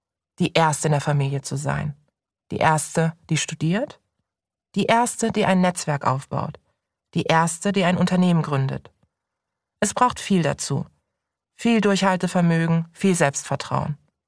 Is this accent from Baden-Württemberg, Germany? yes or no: yes; Karlsruhe, Baden-Württemberg, Germany; Jedes Mal, wenn ich in meiner Heimatstadt Karlsruhe bin, laufe ich hier vorbei